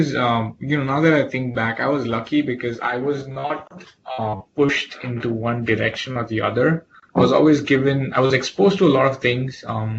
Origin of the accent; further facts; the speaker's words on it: Doha, Qatar; also born or lived in India; now in United States; Well, I'm from India, but I did grow up in the Middle East. So I spent most of my childhood in Qatar, actually, in Doha. It's a small country.